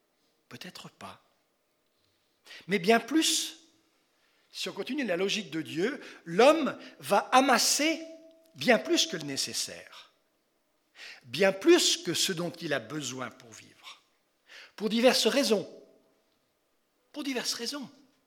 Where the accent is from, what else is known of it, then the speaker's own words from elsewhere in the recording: France; Si on devait demander aux Français, je suis Français, hein